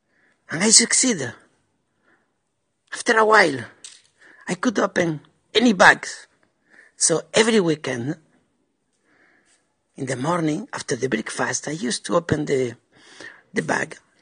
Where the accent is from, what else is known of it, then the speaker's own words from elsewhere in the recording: Spain; from Spain.